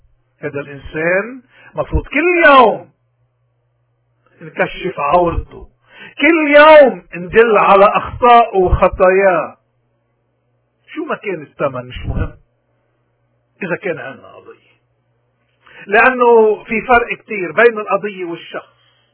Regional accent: Lebanon; ونضل نقدر نقول نحن لبناني.

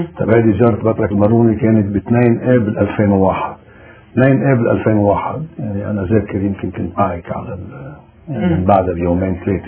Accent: Lebanon; أنا كشاب لبناني

